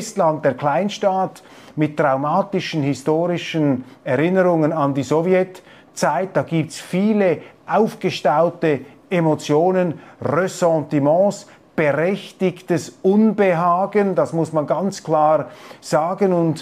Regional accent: Switzerland; als Schweizer

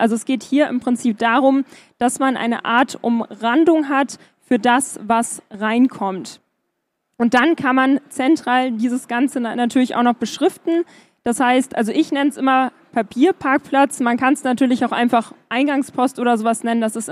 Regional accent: Bad Essen, Lower Saxony, Germany; ich komme aus Bad Essen

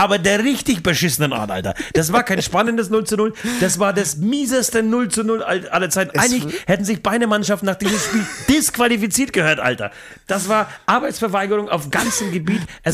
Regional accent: Poland; aber ich komme aus Polen

